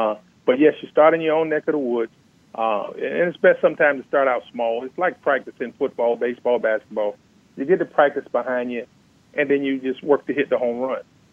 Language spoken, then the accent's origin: English; Jacksonville, Florida, United States; And, you know, I'm from Jacksonville, Florida. I went to Davidson College in North Carolina there.